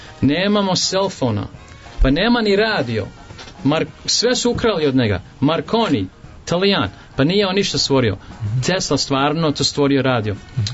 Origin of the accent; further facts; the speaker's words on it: New York, United States; počeo sam rođen i odrastao u New Yorku i sam u Hollywoodu već